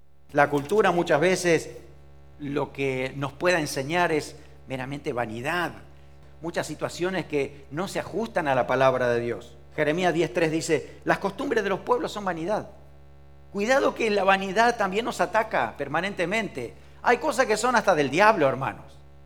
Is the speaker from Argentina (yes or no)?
yes; Pehuajó, Buenos Aires Province, Argentina; en Pehuajó era mi pueblo